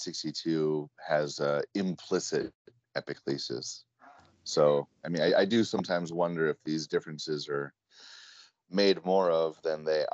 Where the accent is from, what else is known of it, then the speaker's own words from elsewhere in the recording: England, United Kingdom; now in United States; You know, as an Englishman working in America and head of the Prayer Book Society USA